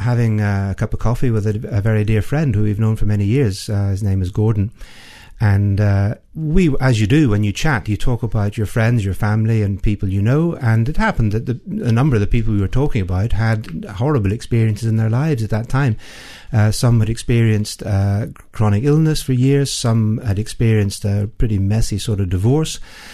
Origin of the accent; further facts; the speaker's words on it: Belfast, Northern Ireland, United Kingdom; accent: Belfast; Well, my origins, as my accent will quickly tell you, are from Belfast.